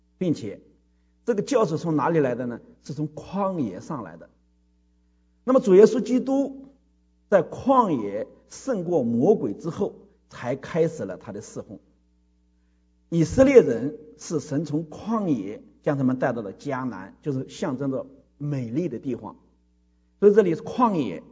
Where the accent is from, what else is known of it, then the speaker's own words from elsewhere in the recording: China; 是中国人，我是这个，如果不是来这里待了几年，我应该哪里都，我是都是吃中国的水粮食，喝中国的水长大的，我到今天还是爱着我的国家，爱着中国人，我爱国，我是基督徒，爱我的国家，我是中国人。